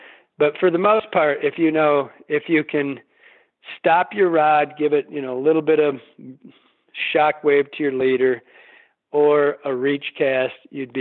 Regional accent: Michigan, United States; growing up in Michigan, we don't have these giant rivers, right?

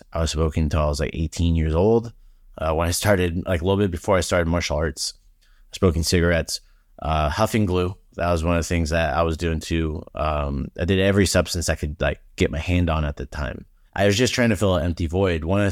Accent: Hawaii, United States; Like, just to be totally frank with you, I'm Hawaiian. I'm not supposed to be pale.

